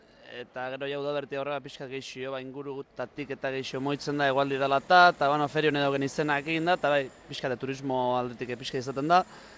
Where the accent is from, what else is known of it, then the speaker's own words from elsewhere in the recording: San Sebastián, Basque Country, Spain; also born or lived in Idiazabal; nik beti esatez Donostin Idiazabalgoa eta Idiazabalen Donostikoa. Baina, bueno, bitakoa, ez? Ni ean Donostin jaionez, baina beti asteburuk eta oporretan da beti hemen ibiliga baserrin